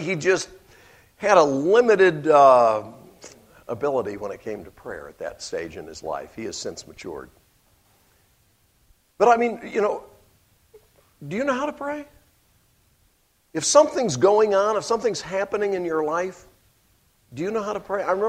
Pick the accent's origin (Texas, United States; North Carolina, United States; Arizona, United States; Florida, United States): North Carolina, United States; Montreat; the church where I grew up in Montreat, North Carolina